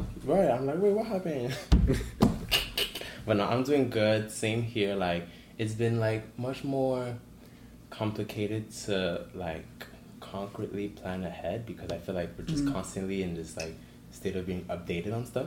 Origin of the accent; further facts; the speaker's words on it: Montreal, Quebec, Canada; I'm Haitian, born and raised in Montreal